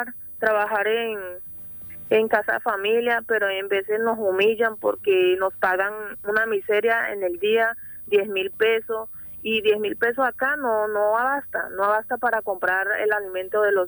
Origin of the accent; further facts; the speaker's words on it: Venezuela; Somos como prácticamente ya como 300 venezolanos.